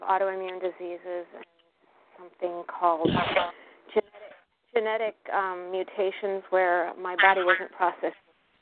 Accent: Connecticut, United States; I'm from Connecticut.

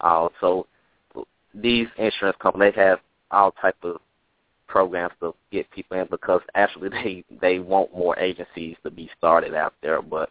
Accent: Mississippi, United States; I'm from Mississippi, and I definitely don't see it there, and even out here, it's none at all.

